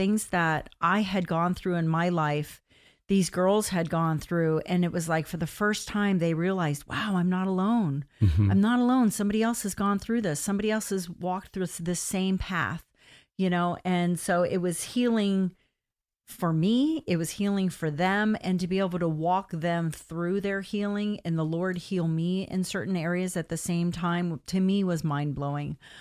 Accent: Florida, United States; also born or lived in Hollywood, Florida; Well, I grew up in South Florida, Margate, Tamarack, Coral Springs areas, born in Hollywood, Florida.

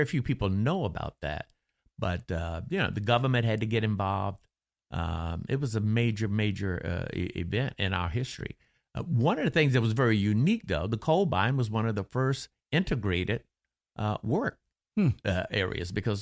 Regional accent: Affinity, West Virginia, United States; born there; I was born in Affinity, West Virginia, which is a coal camp. My father was a coal miner, and I was born in a one-room coal mining kind of shack.

